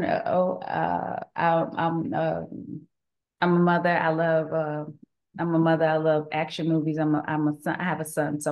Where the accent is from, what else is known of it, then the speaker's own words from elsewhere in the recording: Virginia Beach, Virginia, United States; I'm from Virginia, Virginia Beach, Virginia.